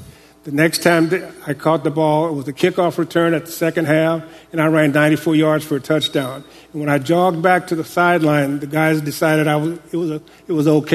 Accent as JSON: {"language": "English", "town": "Los Angeles", "region": "California", "country": "United States", "tie": "born or raised there", "said": "Well, the team that I thought was going to draft me was the Los Angeles Rams, because it was my hometown team."}